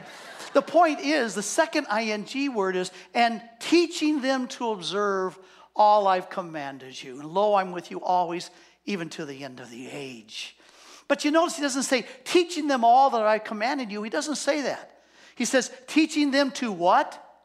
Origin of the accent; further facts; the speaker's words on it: Scottsdale, Arizona, United States; I'm from Scottsdale. And some people call it Snotsdale.